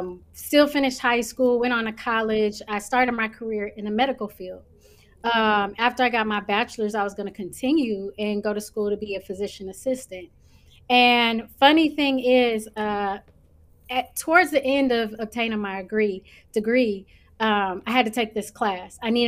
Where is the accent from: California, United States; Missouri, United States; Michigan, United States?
Michigan, United States; Detroit; Born and raised in Detroit, West Side, Southwest Detroit.